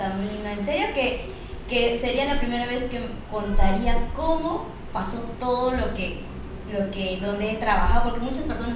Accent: Arequipa, Peru; yo en realidad arriesgué mucho en venir porque yo estudiaba en Arequipa, trabajaba en Arequipa, soy de Arequipa, ¿no?

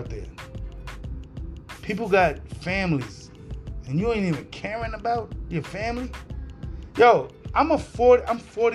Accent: New York City, New York, United States; and see, I'm from New York City, man. I kind of look at everything different.

